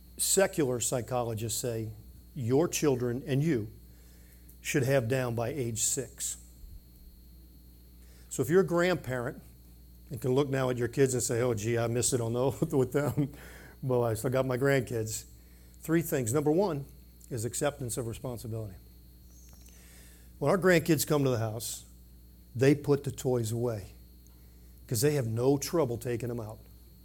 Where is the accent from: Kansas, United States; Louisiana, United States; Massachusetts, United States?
Louisiana, United States; New Orleans; I grew up in New Orleans. Nancy grew up in Atlanta. We find ourselves in winter wonderland.